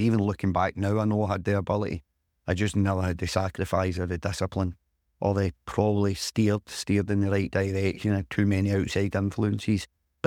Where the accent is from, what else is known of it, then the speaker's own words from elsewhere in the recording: Govan, Scotland, United Kingdom; I grew up in Govan, I grew up a Rangers fan